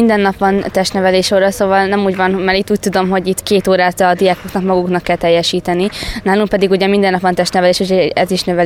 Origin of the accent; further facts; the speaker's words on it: Monor, Pest, Hungary; Én Monorról származom, Pest mellett található